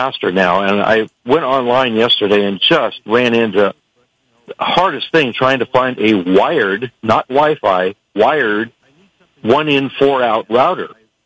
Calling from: Berkeley, California, United States; I'm calling from Berkeley, California.

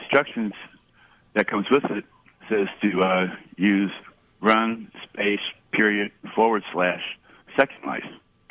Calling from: Nashua, New Hampshire, United States; Nashua, New Hampshire.

